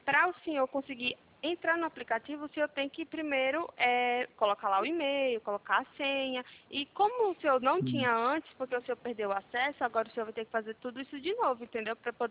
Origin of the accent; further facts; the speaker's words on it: Maceió, Alagoas, Brazil; now in São Paulo, Brazil; Não, eu sou de Alagoas, é porque eu estou morando aqui em São Paulo.